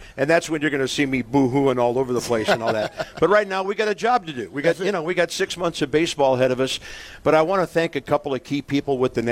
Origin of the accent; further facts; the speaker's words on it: St. Louis, Missouri, United States; I grew up in St. Louis, been a Midwestern boy my whole life, and this opportunity came up in 06.